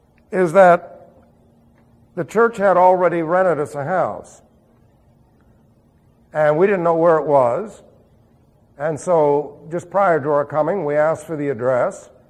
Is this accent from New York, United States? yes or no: yes; New York, United States; where are you from? And we said, Long Island, New York.